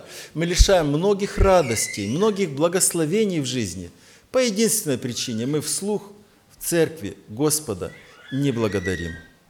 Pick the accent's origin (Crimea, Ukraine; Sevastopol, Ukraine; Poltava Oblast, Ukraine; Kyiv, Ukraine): Poltava Oblast, Ukraine; Myrhorod; Ну, вы же знаете, что я из Миргорода, да?